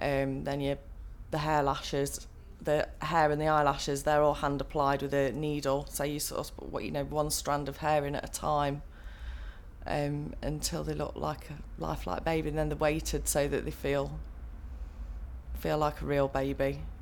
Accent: Belper, East Midlands, United Kingdom; From Derbyshire, originally from Belper in Derbyshire. And we live in a little village just outside, not that far from Derby really, but it's only a small village.

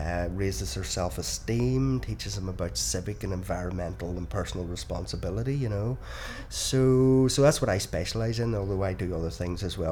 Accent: Belfast, Northern Ireland, United Kingdom; I'm 44 and I'm from Belfast.

